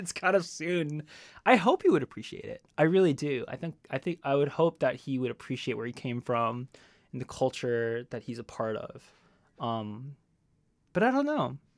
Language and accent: English; Texas, United States; I feel lucky, one, because I grew up in North Texas. North Texas is a lot of Chinese people.